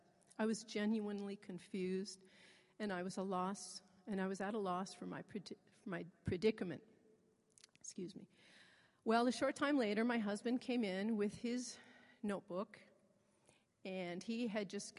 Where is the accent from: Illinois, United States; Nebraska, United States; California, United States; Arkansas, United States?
Nebraska, United States; Omaha; and I'm from Omaha. So I would like to welcome all of you to our fair city.